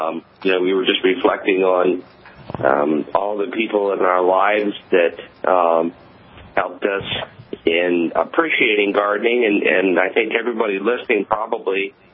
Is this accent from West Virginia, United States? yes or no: yes; West Virginia, United States; And I grew up in West Virginia, and, you know, with a little bit of care, again, I remember always the fruit trees